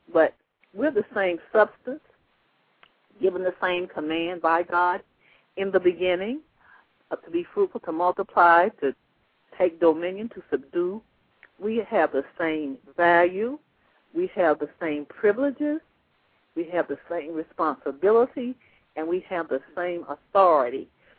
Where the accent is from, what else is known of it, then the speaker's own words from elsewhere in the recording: United States; because, you know, I'm an American.